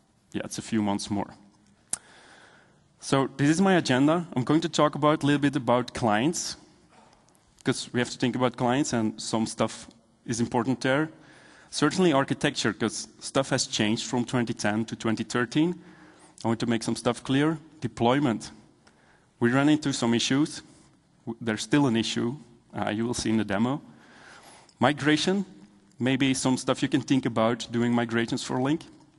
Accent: Belgium; I'm an MVP from Belgium.

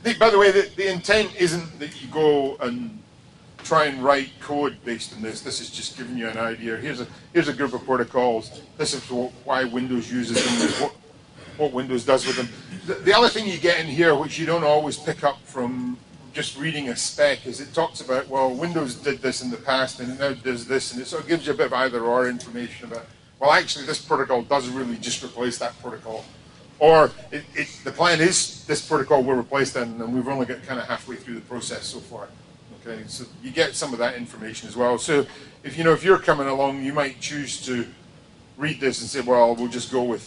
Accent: Scotland, United Kingdom; I'm a Scotsman

